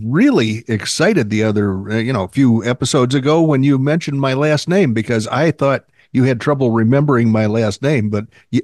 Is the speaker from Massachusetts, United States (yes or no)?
no; Oklahoma City, Oklahoma, United States; born there; I only know a little bit about what was going on around the time I was born in Oklahoma City back in the prior millennium.